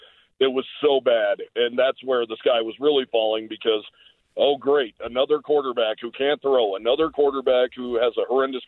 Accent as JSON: {"language": "English", "region": "Wyoming", "country": "United States", "tie": "born or raised there", "said": "I was born and raised in Wyoming."}